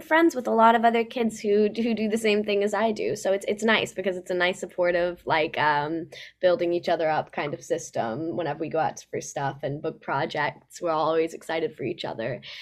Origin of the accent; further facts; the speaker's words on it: Texas, United States; also born or lived in Los Angeles; But we were just lucky, because the things that I did out in L.A., because I'm from Texas, it just kind of stuck.